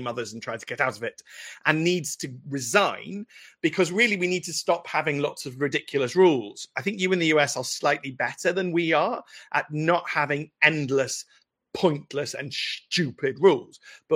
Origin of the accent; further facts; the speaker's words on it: United Kingdom; We are British, and it comes with a certain way of being and a certain way of behaving.